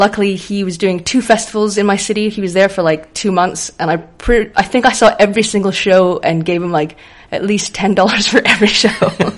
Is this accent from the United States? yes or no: no; Canada; He was performing at a street festival in my hometown in Canada